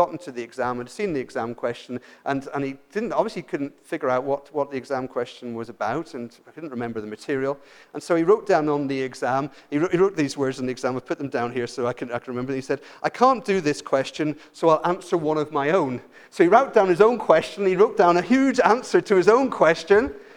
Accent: Ireland; I was brought up in Ireland. Ireland's a Catholic country.

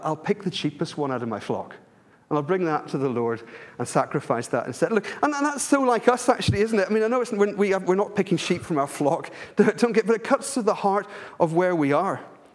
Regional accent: Ireland; I come from Ireland, and Ireland, Southern Ireland, is a Catholic country.

